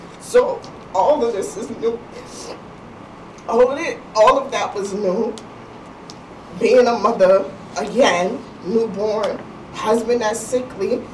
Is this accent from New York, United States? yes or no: yes; New York, United States; now in Waterbury, United States; I have no family in Waterbury. We're from New York.